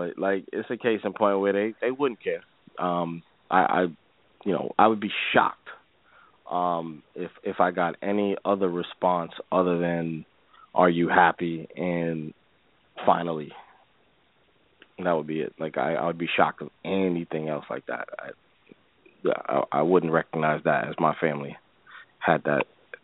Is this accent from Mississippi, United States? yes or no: no; New York, United States; born there; Yeah, my family's from New York, actually, but, you know, we're descendants from Jamaica, but I was born in New York